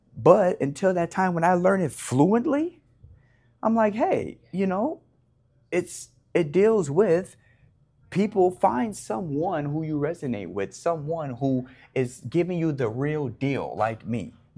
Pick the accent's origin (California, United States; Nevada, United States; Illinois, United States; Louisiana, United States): Nevada, United States; Las Vegas; I'm born and raised in Las Vegas, Nevada. This is Sin City where I come from, all right?